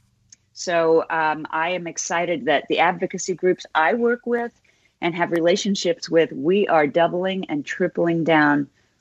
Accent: Kansas, United States; Growing up in Kansas, I thought I was the only gay person on the planet.

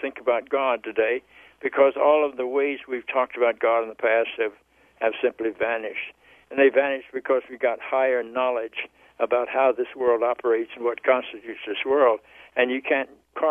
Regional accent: Charlotte, North Carolina, United States; The first wave was that I grew up in the South in Charlotte, North Carolina.

